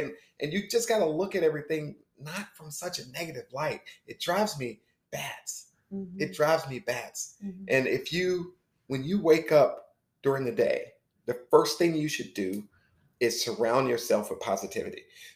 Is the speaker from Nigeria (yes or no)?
no; North Carolina, United States; It was, so I'm from Warren County.